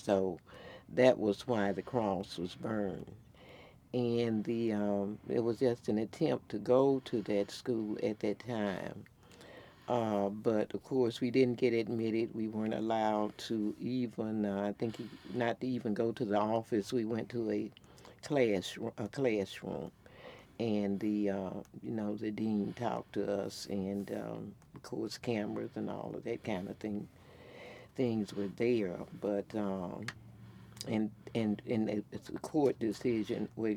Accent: Memphis, Tennessee, United States; born there; now in Chattanooga, United States; And I'm here in Chattanooga, although, as I stated, I was born in Memphis.

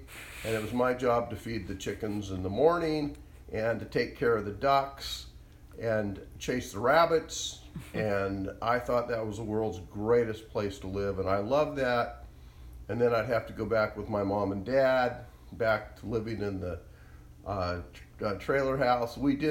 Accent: Bozeman, Montana, United States; born there; So I was born in Bozeman, Montana, mm-hmm. on the 26th of December, 1952.

